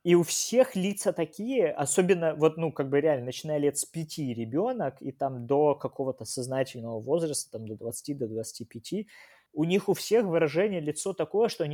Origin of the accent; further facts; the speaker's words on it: New York, United States; я из Нью-Йорка.